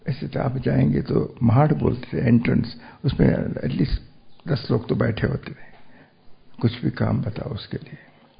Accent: Mumbai, Maharashtra, India; born there; और हम बम्बई में पैदा हुए थे, और हर वेकेशन में पालनपुर जाते थे मामा के घर

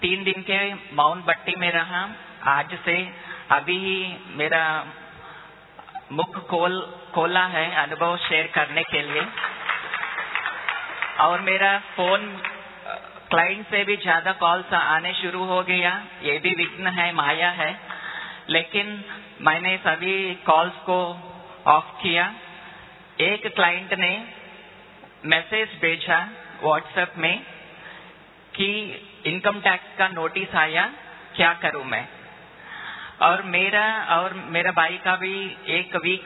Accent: Kakinada, Andhra Pradesh, India; Hindi is a second language; मैं आंध्र प्रदेश के काकीनाडा सब जोन के मुमड़वरम सेंटर का हूँ, वहां से आया हूँ।

